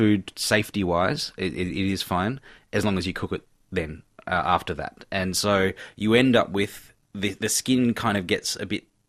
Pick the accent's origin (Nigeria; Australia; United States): Australia; Adelaide, South Australia; also born or lived in Malaysia; growing up, I grew up in Adelaide and in Malaysia and various other places.